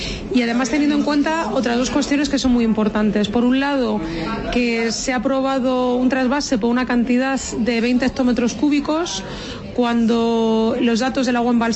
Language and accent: Spanish; Guadalajara, Castilla-La Mancha, Spain; potencial turístico que tiene Castilla-La Mancha y por supuesto también de Guadalajara, que al final es mi tierra